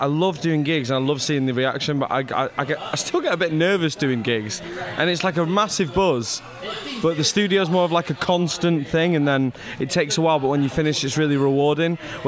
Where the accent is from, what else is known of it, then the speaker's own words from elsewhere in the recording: Scotland, United Kingdom; born there; I was born in Scotland